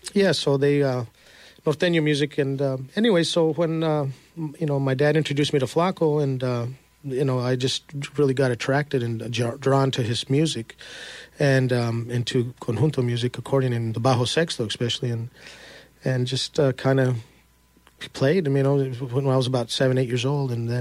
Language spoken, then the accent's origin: English; Albuquerque, New Mexico, United States; I come from Albuquerque, New Mexico, and my dad was an accordionist